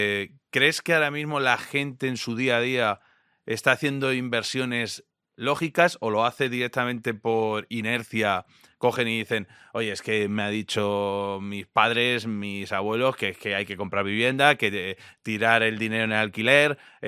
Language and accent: Spanish; Tomelloso, Castilla-La Mancha, Spain; Claro, yo por ejemplo soy de Tomelloso